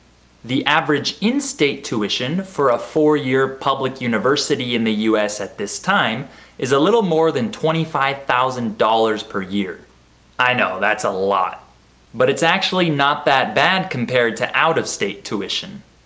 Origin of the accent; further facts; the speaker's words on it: United States; But since I'm an American, I tend to use the word college more frequently than university.